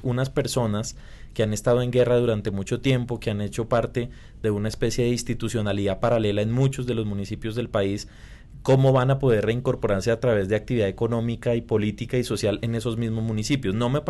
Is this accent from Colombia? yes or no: yes; Colombia; ahí nosotros como colombianos tenemos todavía una duda legítima